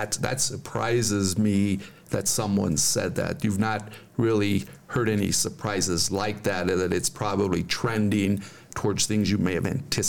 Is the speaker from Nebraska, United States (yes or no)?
no; Alamosa, Colorado, United States; So it's an interesting perspective to reintroduce myself and have my hometown reintroduce itself to me after 30 some years and not really paying attention too much.